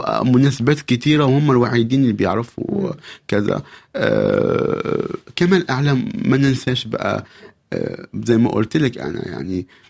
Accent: Syria

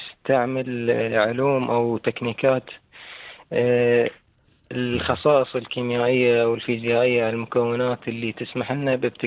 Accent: Najaf, Najaf Governorate, Iraq; من النجف، عمري 20 سنة

